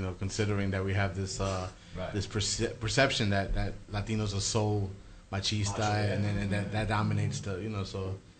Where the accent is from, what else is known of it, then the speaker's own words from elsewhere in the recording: Brooklyn, New York, United States; I grew up in East New York, Brooklyn.